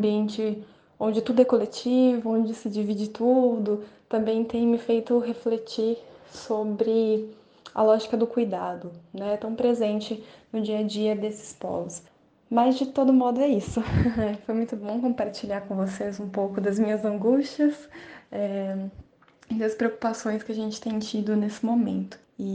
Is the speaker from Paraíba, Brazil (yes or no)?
no; São Paulo, Brazil; Eu sou da região do interior de São Paulo